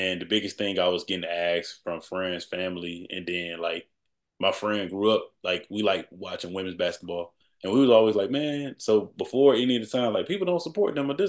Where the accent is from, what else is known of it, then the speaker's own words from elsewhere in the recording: Georgia, United States; now in Atlanta, United States; Oh yeah, so I'm in Atlanta, Georgia. I'm in Atlanta.